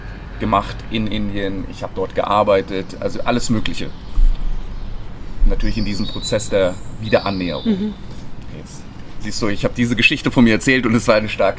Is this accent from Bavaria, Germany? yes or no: yes; Munich, Bavaria, Germany; ich bin in München groß geworden, habe sehr viel Zeit verbracht in München, bin immer wieder auch mal nach Indien geflogen